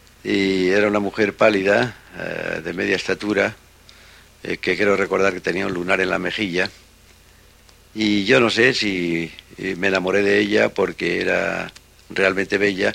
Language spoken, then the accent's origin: Spanish; Valladolid, Castile and León, Spain; born there; Yo nací aquí en Valladolid en 17 de octubre de 1920... en una casa que todavía está en pie milagrosamente